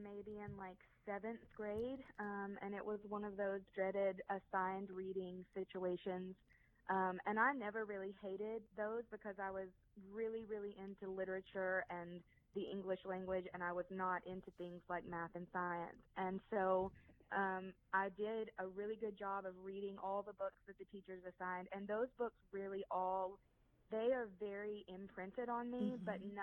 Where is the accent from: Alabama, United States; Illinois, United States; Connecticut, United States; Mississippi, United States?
Alabama, United States; I do feel that just like the aspects of being a Southerner and living in rural Alabama